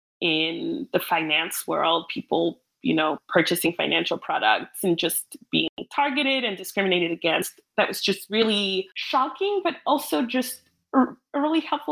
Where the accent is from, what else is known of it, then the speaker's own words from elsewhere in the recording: Cameroon; English is a second language; also born or lived in England; now in United States; Cameroon, but moving to England, yes, immediately I very much felt, you know, like a fish out of water. I didn't speak English. The culture was very different than French culture.